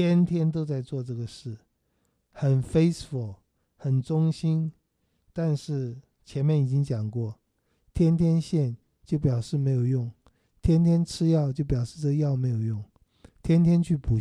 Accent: China; 这一点我们中国人也很能懂，用心待人，发自内心。

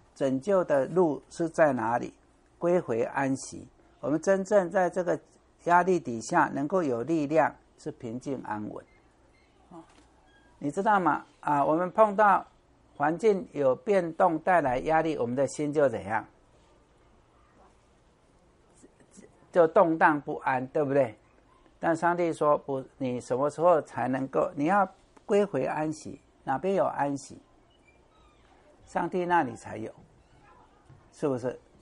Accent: Fujian, China; accent: Minnan; 所以以前我们那个老人家我们闽南话叫行楼

